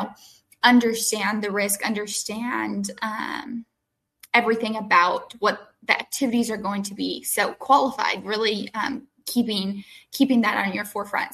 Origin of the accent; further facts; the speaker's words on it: New Mexico, United States; I'm from New Mexico. I've never camped in anything probably below 65 because cold weather and me, we just don't get along, right?